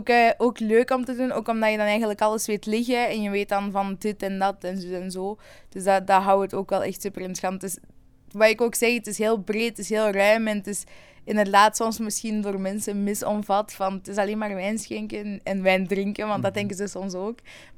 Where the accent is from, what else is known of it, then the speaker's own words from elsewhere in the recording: Vosselaar, Antwerp, Belgium; ik ben zelf afkomstig van Vosselaar. Ik woon daar dus ook nog tot op dag van vandaag.